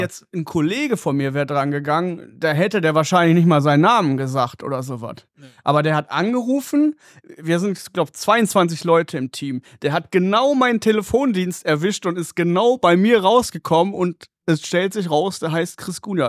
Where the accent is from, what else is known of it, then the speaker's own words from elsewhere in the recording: North Rhine-Westphalia, Germany; ich komme hier so aus Duisburg, Düsseldorf, die Ecke halt hier so.